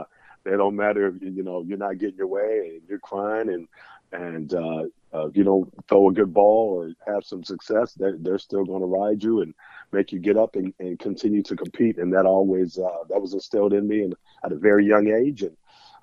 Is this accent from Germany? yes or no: yes; Germany; English is a second language; My father got stationed in Germany when I was 4 months old. So I grew up in Germany and went to a German kindergarten.